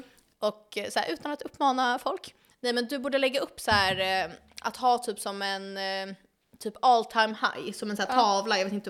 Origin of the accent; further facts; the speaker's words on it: Stockholm, Stockholm County, Sweden; Vi är från Stockholm.